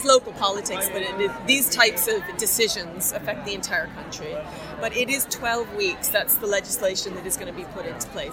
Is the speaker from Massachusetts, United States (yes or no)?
yes; Boston, Massachusetts, United States; I'm from Boston originally, but I've been here 18 years, so now I can vote in this country.